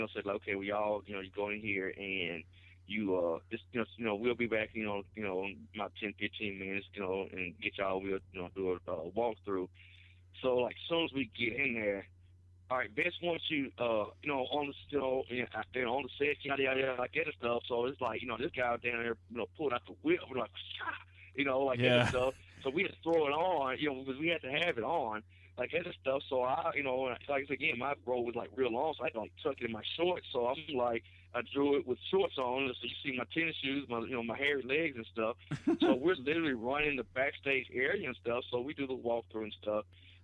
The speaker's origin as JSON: {"language": "English", "town": "Osceola", "country": "United States", "tie": "born or raised there", "said": "I had an opportunity in my hometown of Osceola to wrestle with Scott Hall and Sid Vicious and stuff."}